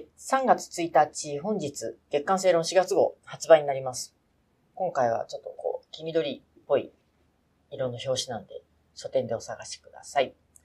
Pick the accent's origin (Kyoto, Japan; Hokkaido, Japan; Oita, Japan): Oita, Japan; ようやく私の地元の大分に